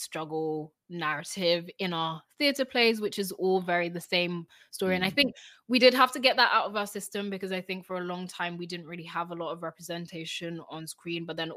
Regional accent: United Kingdom; But even like just being Black British, like yeah, there are moments that are like really hard

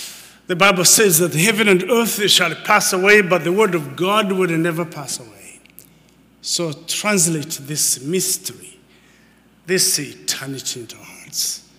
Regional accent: Scotland, United Kingdom; accent: Scottish; thought I had a Scotch accent, which, yeah, you know, there you go. I believe that this morning my Scottish accent will not be in the way

